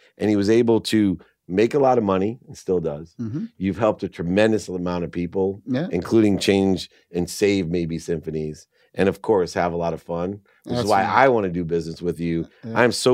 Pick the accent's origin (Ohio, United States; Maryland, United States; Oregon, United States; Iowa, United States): Ohio, United States; Akron; born there; I was born in Ohio, Akron, Ohio, where the Rock and Roll Hall of Fame is.